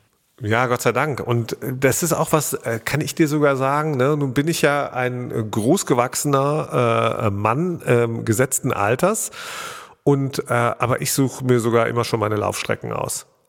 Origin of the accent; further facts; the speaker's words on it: Rhineland, Germany; now in Berlin, Germany; Ich bin ja Rheinländer, schon ewig in Berlin, aber Rheinländer.